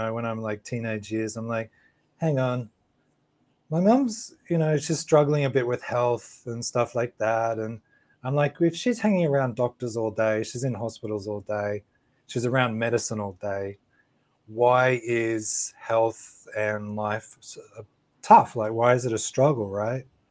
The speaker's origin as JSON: {"language": "English", "country": "Australia", "said": "I'm from Australia."}